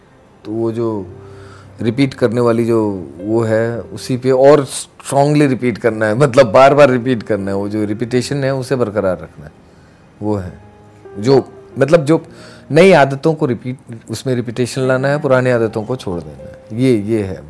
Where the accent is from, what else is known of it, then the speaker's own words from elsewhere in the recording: Uttarakhand, India; तुम कहाँ से हो, गढ़वाल से, तो वहाँ पहाड़ी पे चले जाओ ना